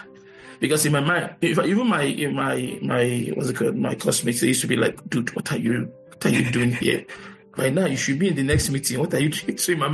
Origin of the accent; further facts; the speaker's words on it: Lagos, Nigeria; also born or lived in Enugu; I grew up in Enugu. Okay. So then from 11 years all till my adulthood. Grew up in Lagos.